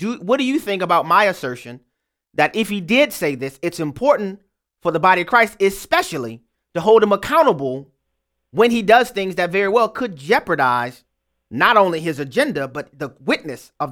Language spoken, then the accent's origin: English; Louisiana, United States; We'll go first to my home state of Louisiana, the boot where David is there.